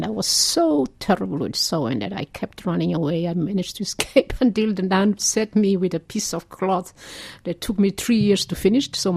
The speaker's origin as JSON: {"language": "English", "country": "Australia", "said": "You know, I'm Australian, I'm okay."}